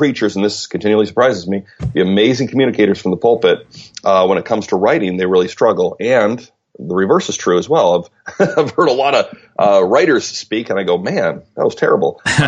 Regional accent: Canada; I grew up in Canada

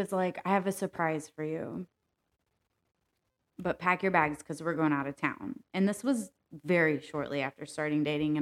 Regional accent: Indiana, United States; we're from Central Indiana. We went to Southern Indiana and we went to a nice distillery down there.

